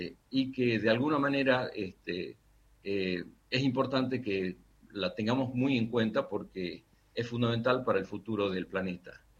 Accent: Salta, Argentina; moved away; Yo soy oriundo de Salta, pero me vine de aquella ciudad, salí de Salta hace más de 50 años. Así que ahora tengo una mezcla de acentos probablemente originales mezclados con varios adicionales que se fueron agregando.

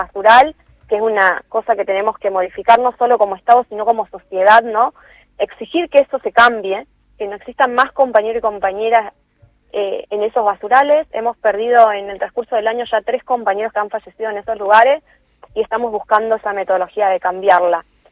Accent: Villa Fiorito, Buenos Aires Province, Argentina; Yo soy de Fiorito, como dijeron ustedes, en Lomas, y en Lomas hemos tenido reconocimiento.

